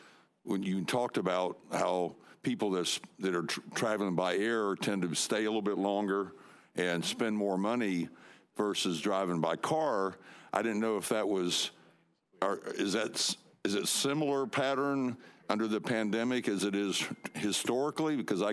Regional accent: Florida, United States; I'm from Palm Beach County, and obviously tourism is a huge impact in Palm Beach County

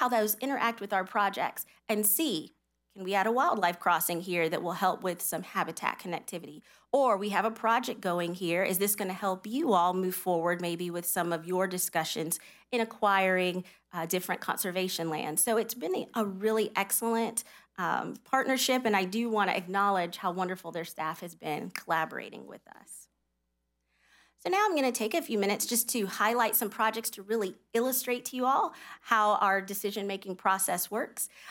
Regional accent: Florida, United States; I am from Polk County, so I'm very proud to talk about the I-4 and State Road 557 underpass that's in Polk County

